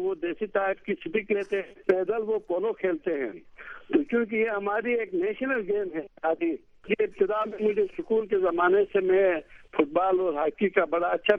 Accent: Gilgit, Gilgit-Baltistan, Pakistan; آپ نے تعارف میں یہ بتا دیا، میں گلگت سے تعلق رکھتا ہوں.

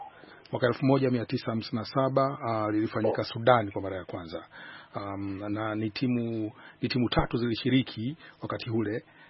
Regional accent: Tanzania; Hasa watu ambao tunatokea Tanzania

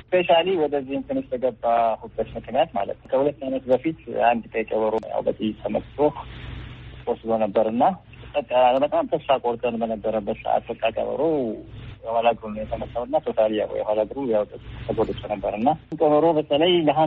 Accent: Debark, Amhara, Ethiopia; የተወለድኩት የዋርቅ ከተማ በሰሜን ተራራዎች ብሔራዊ ፓርክ መግቢያ ላይ የምትገኝ ጥንታዊ ከተማ ነች። የመጀመሪያ ደረጃ ትምህርትና ሁለተኛ ደረጃ ትምህርትንም እዚህ ደባርቅ ከተማ ነው የተማርኩት።

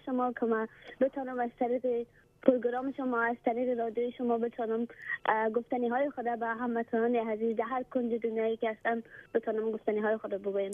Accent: Afghanistan; من خودم یکان افغان هستم

